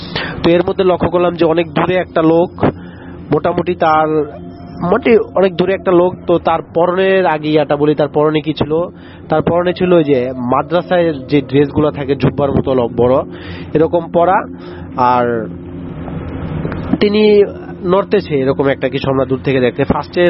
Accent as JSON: {"language": "Bangla", "town": "Shariatpur", "region": "Dhaka Division", "country": "Bangladesh", "tie": "born or raised there", "said": "তো এটি আমাদের গ্রাম অঞ্চলের একটি ঘটনা, শরীয়তপুরের।"}